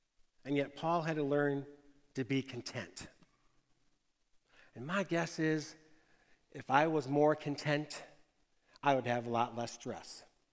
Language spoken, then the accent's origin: English; Detroit, Michigan, United States; Now, I'm from Detroit, or a suburb of Detroit